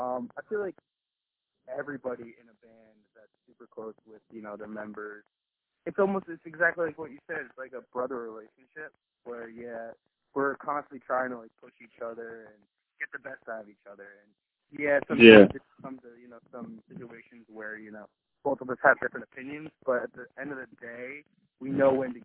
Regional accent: New Jersey, United States; Because I know here in Jersey, I'm from North Jersey, and well, half the band's from North Jersey

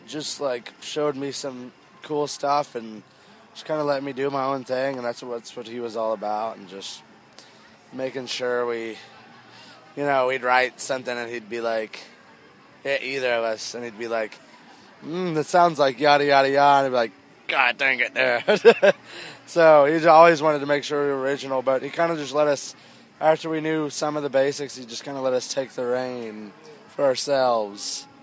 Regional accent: the South, United States; Because, you know, growing up in the South, you don't hear a whole lot about it, especially like the underground stuff.

